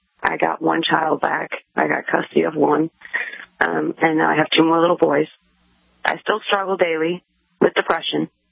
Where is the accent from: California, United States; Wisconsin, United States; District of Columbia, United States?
Wisconsin, United States; moved away as an adult; also born or lived in Virginia